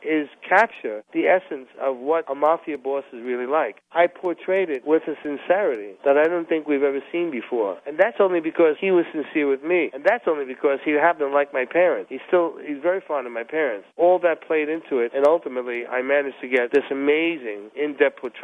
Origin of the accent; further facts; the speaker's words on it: Bensonhurst, New York, United States; In growing up in Bensonhurst, I knew killers all my life.